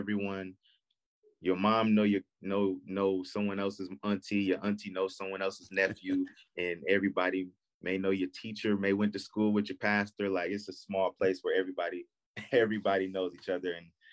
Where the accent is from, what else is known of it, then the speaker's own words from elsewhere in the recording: Rock Island, Illinois, United States; also born or lived in Melrose Park; I'm from Rock Island, Illinois. That's the Midwest. That's the Quad Cities. I was born in Melrose Park, right outside Chicago, and raised in Rock Island, Illinois, 2 hours away. And just a small town in Illinois.